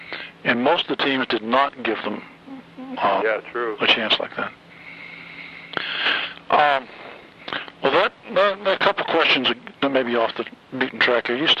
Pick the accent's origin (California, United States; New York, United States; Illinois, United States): California, United States; Los Altos; I grew up out there in Los Altos.